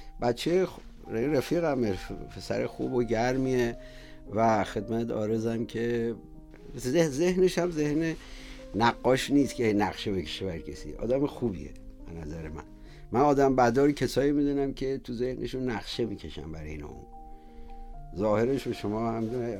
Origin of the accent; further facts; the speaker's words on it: Tehran, Tehran Province, Iran; born there; عرض کنم حضورتون که در محله دروازولاب در خیابون 17 شهریور اونجا به دنیا اومدم.